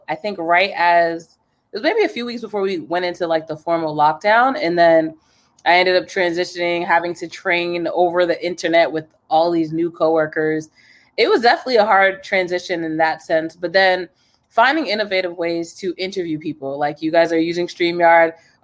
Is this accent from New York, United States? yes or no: no; New Jersey, United States; now in Boston, United States; So I'm originally from New Jersey. A lot of people get surprised because I think at this point people think I'm from Boston, but I'm not. Right. So born and raised in New Jersey, went to school there